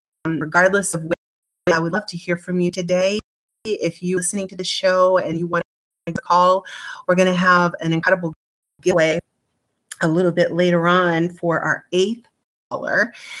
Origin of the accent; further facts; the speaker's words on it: New Jersey, United States; I am from South Jersey, southern New Jersey. We don't say Jersey in South Jersey. you say Jersey. Jersey is reserved for the Central and North Jersey folks. I grew up on a farm out there with my mom and my grandparents